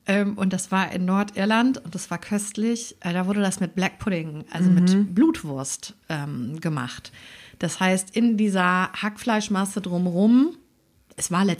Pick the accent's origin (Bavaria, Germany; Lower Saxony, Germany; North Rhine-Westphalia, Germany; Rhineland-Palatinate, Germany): North Rhine-Westphalia, Germany; Cologne; wir kommen aus Köln.